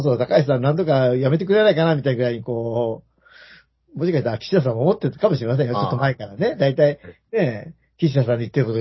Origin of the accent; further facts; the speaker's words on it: Kansai, Japan; accent: Kansai dialect; 私、実はいつも関西弁話してますけど